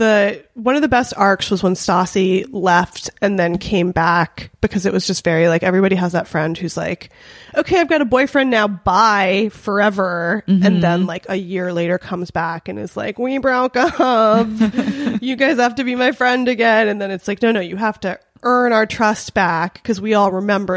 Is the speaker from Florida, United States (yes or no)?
no; North Hollywood, California, United States; I grew up in North Hollywood in an area that I think we're technically in Valley Village.